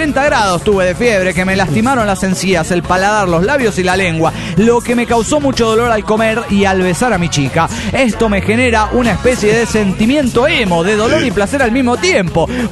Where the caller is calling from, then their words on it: Santa Fe, Argentina; desintegrado de Santa Fe, Argentina.